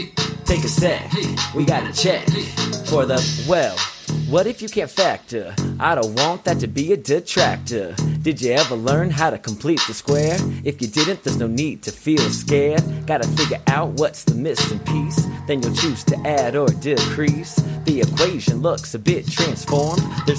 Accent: California, United States; It's my producer friend, because I'm from the Bay Area. I was like, I want a Bay Area beat.

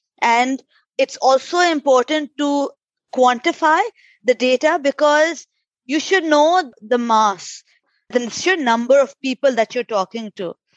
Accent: Pakistan; I'm from Pakistan. I started my career with Unilever Pakistan.

